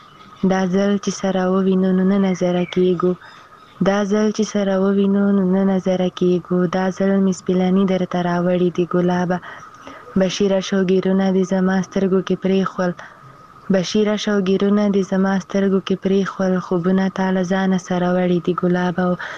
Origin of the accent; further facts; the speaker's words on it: Khyber Pakhtunkhwa, Pakistan; زه درسره خاپېری له جنوبي وزیرستان راغلی یم